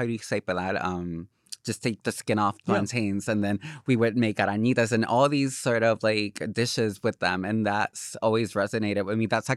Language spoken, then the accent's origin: English; Corozal, Puerto Rico; See, I grew up in Corozal, which is a pueblito in the middle of the mountains, and we're known for plantains. It's the capital of plantains